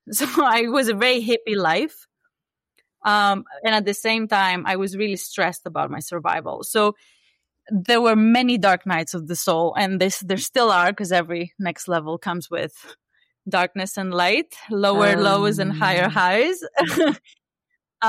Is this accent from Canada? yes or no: no; Greece; first language Greek; English is a second language; so I studied psychology, which in Greek, my native language, means the science of the psyche.